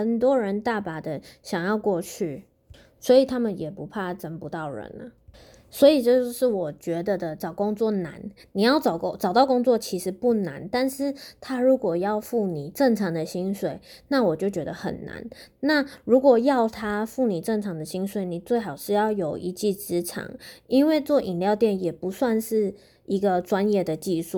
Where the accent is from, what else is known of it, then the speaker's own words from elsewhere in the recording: Taipei, Taiwan; 我不知道是不是因为我是台北人的关系